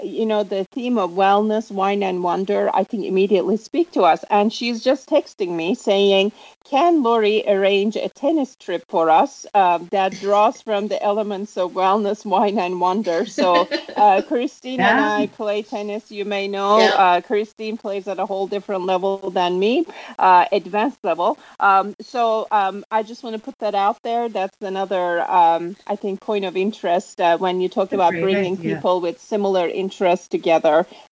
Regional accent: Turkey; But I was born and raised in Turkey

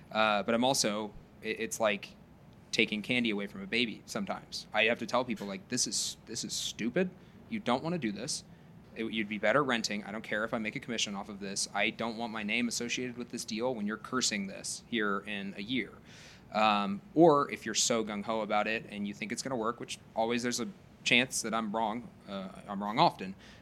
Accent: Nebraska, United States; I'm from Nebraska. I didn't go to school.

